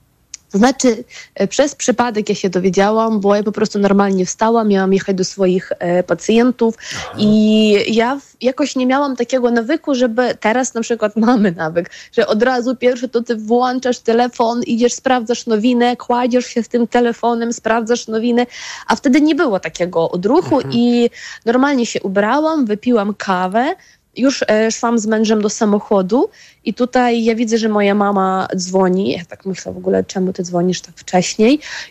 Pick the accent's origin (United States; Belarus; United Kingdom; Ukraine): Ukraine; wiedząc, że ja jestem z Ukrainy